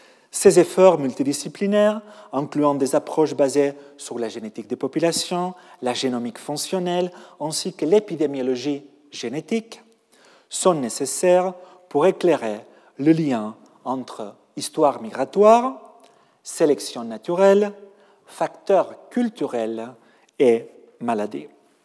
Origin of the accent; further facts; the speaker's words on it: Catalonia, Spain; French is a second language; moved away as an adult; now in Paris, France; Je suis depuis 20 ans un Parisien, malgré mon accent, mais aussi un Catalan, un Espagnol, un Français et surtout un Européen.